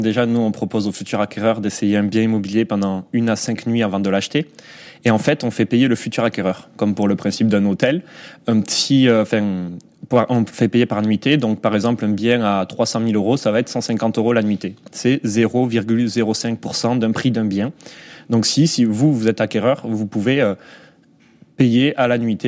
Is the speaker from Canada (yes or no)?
no; Southwest France, France; accent: southwestern French; j'ai démarché des agences, donc dans le sud-ouest, vous devez l'entendre à mon accent.